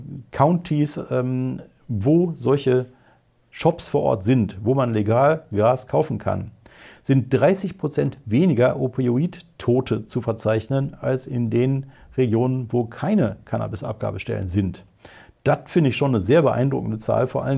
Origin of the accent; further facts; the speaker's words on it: Wuppertal, North Rhine-Westphalia, Germany; in Wuppertal, Bergisches Land, wo ich herkomme.